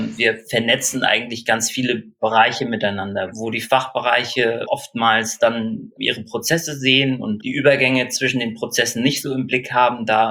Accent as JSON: {"language": "German", "town": "Kiel", "region": "Schleswig-Holstein", "country": "Germany", "tie": "born or raised there", "said": "Genau, ich komme aus Kiel, bin hier geboren und aufgewachsen und wollte auch nie woanders hin."}